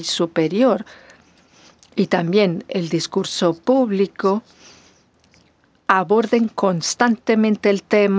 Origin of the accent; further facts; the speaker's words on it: South Africa; sobre todo en mi país, Sudáfrica, esos estudios han mostrado que no se hace suficiente énfasis en la sociedad africana precolonial